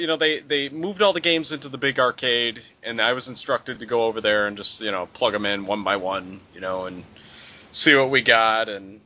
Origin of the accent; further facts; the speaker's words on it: Crete, Illinois, United States; I was born in the south suburbs. I am originally from Crete, Illinois, which is a south suburb. It's roughly 35 miles south of Chicago.